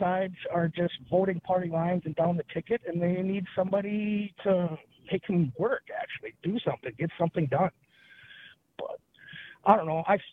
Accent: Greenwood, Wisconsin, United States; I'm from Greenwood, right there in the middle of it, actually.

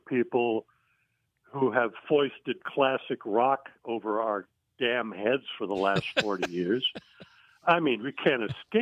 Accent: Philippines; I grew up in the Philippines.

